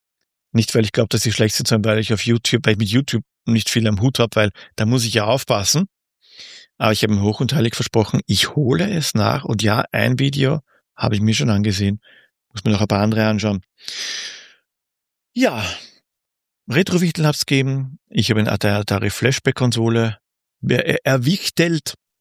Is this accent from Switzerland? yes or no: no; Austria; Das war sehr lustig, als Österreicher anzuschauen.